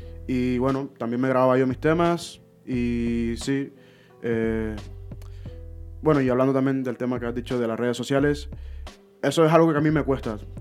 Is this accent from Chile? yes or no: no; Caribbean Region, Colombia; now in Bilbao, Spain; Yo soy de Colombia, de la costa caribe colombiana. Y también menciono al norte, porque, sí. Bueno, vivo en el norte.